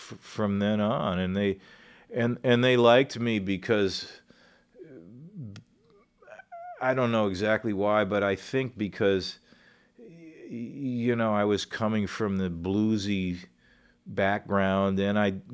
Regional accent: Virginia, United States; I'm from here and Virginia, but, you know, he considered me a Southerner

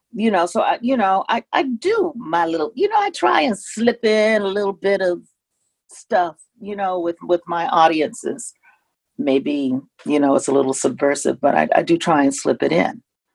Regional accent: Flint, Michigan, United States; Growing up in Flint, Michigan, every ethnicity had their own community. And it just seemed like a normal thing.

